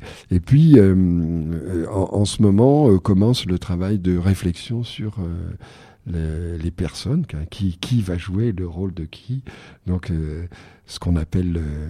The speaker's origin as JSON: {"language": "French", "town": "Algiers", "region": "Algiers Province", "country": "Algeria", "tie": "born or raised there", "said": "Moi, ça me rappelait mon enfance à Alger"}